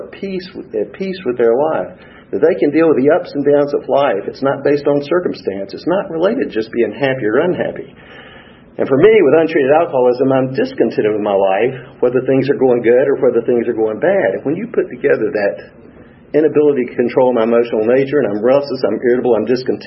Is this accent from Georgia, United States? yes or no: yes; Atlanta, Georgia, United States; born there; I was born right here in Atlanta. I had two parents that brought me home from Atlanta Medical.